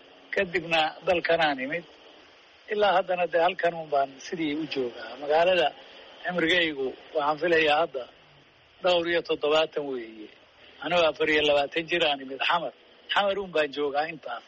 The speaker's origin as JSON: {"language": "Somali", "region": "Somali Region", "country": "Ethiopia", "tie": "born or raised there"}